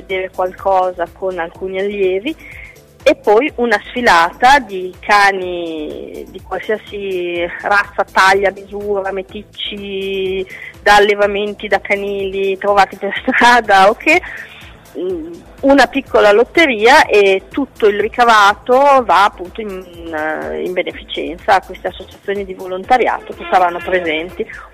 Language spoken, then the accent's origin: Italian; Bologna, Emilia-Romagna, Italy; now in Olbia, Italy; Io in particolare sono della LIDA sezione di Olbia, pur essendo bolognese.